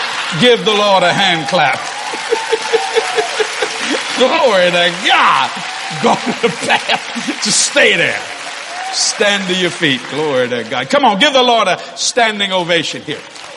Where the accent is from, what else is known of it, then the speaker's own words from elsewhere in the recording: New Orleans, Louisiana, United States; Are you from Hawaii? Nope. From New Orleans. Pleased to meet you.